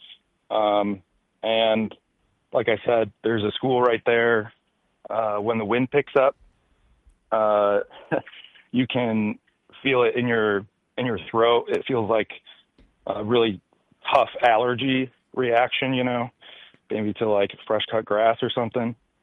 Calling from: Portland, United States; from Portland.

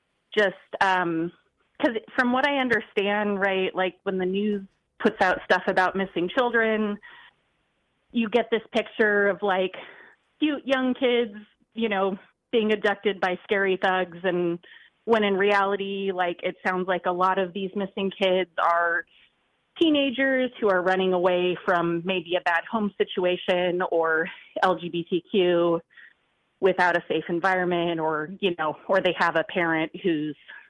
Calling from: Fayetteville, Arkansas, United States; also born or lived in Memphis, United States; Yeah, well, today I am in Fayetteville, Arkansas, but I actually lived in Memphis, Tennessee for several years and have a lot of friends there.

